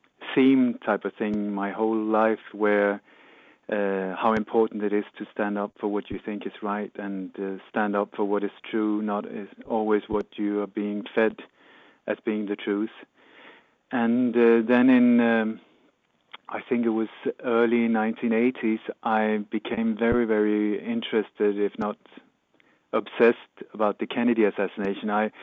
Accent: Sweden; also born or lived in Denmark; I was born in Denmark and moved as a kid to Sweden.

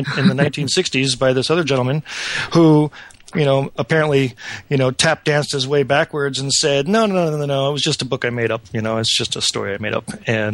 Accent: St. Louis, Missouri, United States; In St. Louis.

